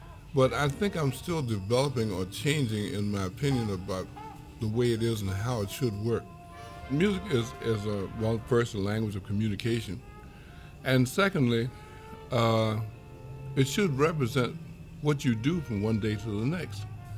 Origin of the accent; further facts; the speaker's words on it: New York, United States; We grew up together in New York.